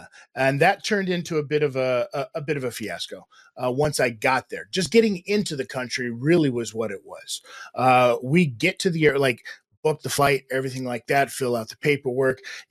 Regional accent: North Las Vegas, Nevada, United States; Remember, I'm from North Las Vegas, Nevada, my friend.

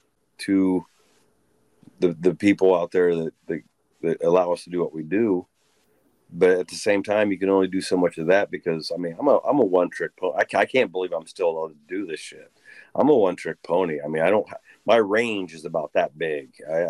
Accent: Dunkirk, Indiana, United States; also born or lived in Muncie, Indiana; I was born in Muncie, but I lived in a town called Dunkirk, or from a town called Dunkirk.

